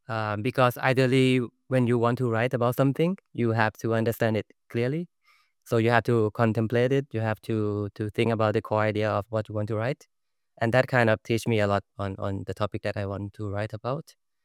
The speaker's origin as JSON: {"language": "English", "region": "Bangkok", "country": "Thailand", "lives_now": "Barcelona, Spain", "said": "I'm originally from Bangkok, Thailand. But now I'm living and working in Barcelona, Spain, with a company called Adavinta."}